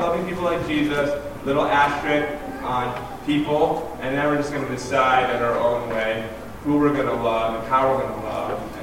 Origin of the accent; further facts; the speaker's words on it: Connecticut, United States; I grew up in Connecticut, and I grew up in a really affluent place.